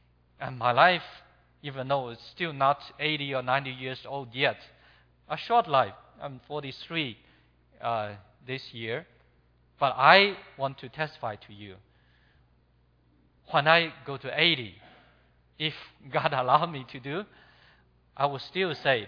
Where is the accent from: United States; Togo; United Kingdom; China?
China; moved away as an adult; now in Hong Kong; I was born and raised in China, I could speak Mandarin, so that they invite me to go to Hong Kong to make radio programs. So in 1994, I came to Hong Kong. Now in 2014, 20 years later, I'm still there.